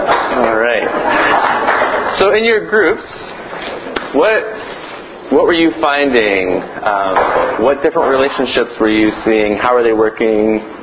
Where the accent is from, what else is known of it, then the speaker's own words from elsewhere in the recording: Canada; I'm from Canada. I'm a little lost.